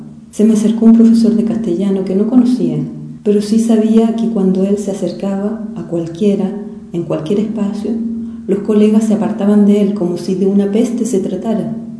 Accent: Chile; como pueblo chileno podíamos hacernos cargo de nuestra historia, que podíamos hacer un país más justo

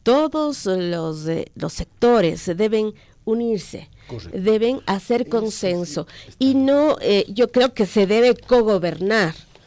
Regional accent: Ecuador; nosotros como ecuatorianos debemos velar por la paz

